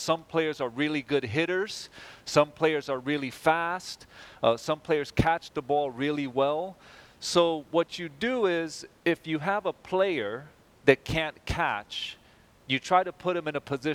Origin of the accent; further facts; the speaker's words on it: New York City, New York, United States; And I grew up in New York City. And I was about 20 years old.